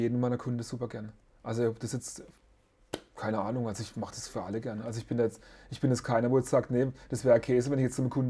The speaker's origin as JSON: {"language": "German", "region": "Baden-Württemberg", "country": "Germany", "tie": "born or raised there", "lives_now": "Aachen, Germany", "said": "Und Heimat ist natürlich auch für mich, wo ich aufgewachsen bin, als Jugendlicher. Also ich glaube, Heimat hat mich auch ein bisschen geprägt halt, als Schwarzwaldkerl, ne?"}